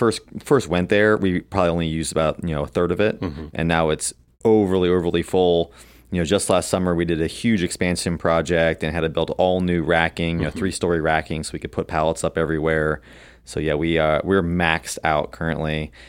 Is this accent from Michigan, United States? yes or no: no; Cincinnati, Ohio, United States; Indian Hill High School. I grew up in Kenwood.